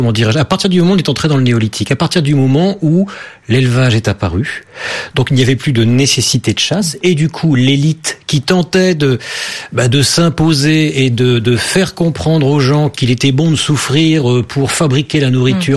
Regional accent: Hauts-de-France, France; Même chez moi dans le Nord, mes arrière-grands-pères allaient chasser.

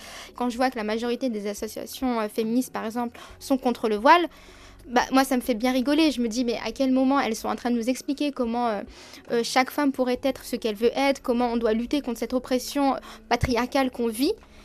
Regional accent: France; Enfin, on est française, en fait. Et à un moment, il va falloir l'accepter.

